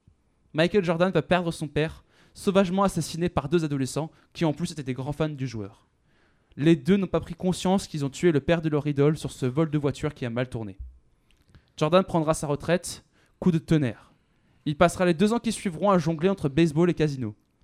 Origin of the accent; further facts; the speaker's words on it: Brittany, France; Je suis breton, je peux me permettre.